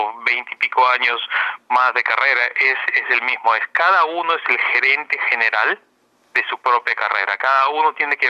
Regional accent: Peru; moved away; yo crecí en Perú en los fines de los 80, principios de los 90, que fue una época muy complicada para Perú.

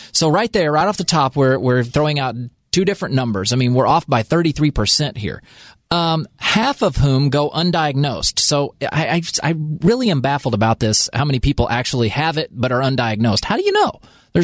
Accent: United States; I may mess up words. I can't help it. I'm only American.

